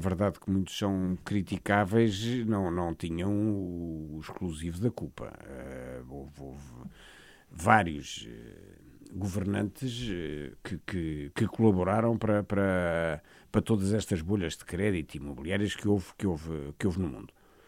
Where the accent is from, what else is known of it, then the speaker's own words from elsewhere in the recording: Portugal; Como portugueses não podemos aceitar.